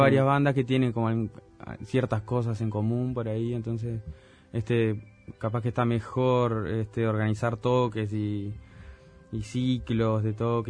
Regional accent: Paysandú, Uruguay; yo soy de Paysandú

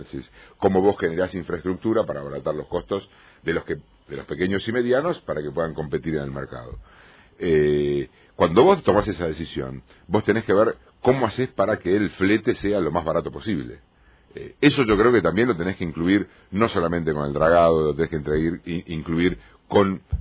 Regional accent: Mar del Plata, Buenos Aires Province, Argentina; yo soy de una ciudad que es contratemporada, yo soy de Mar del Plata.

